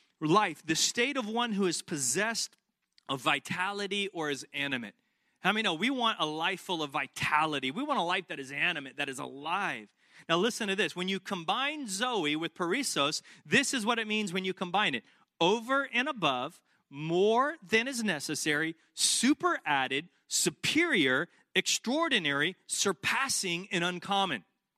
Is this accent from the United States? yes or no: yes; the South, United States; I mean, it was like when the church I grew up in the South, the more painful it was like you got greater holy points the more painful it was.